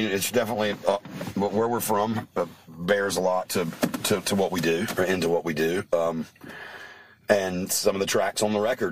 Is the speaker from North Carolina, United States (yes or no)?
yes; North Carolina, United States; North Carolina. I was born in South Carolina and raised in North Carolina.